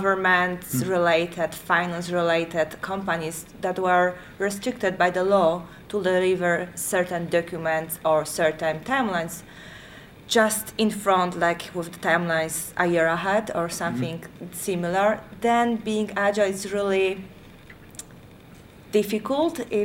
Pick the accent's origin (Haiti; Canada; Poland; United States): Poland; English is a second language; now in London, United Kingdom; So right now I'm based in London. However, probably you can guess by my accent that I'm not British. Originally I'm from Poland, and right now I'm just working in London.